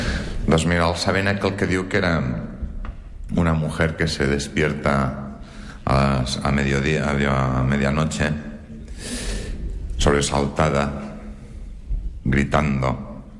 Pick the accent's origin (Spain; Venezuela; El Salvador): Spain; Catalonia; que somos catalanes, lo contamos mucho, cada segundo cuenta.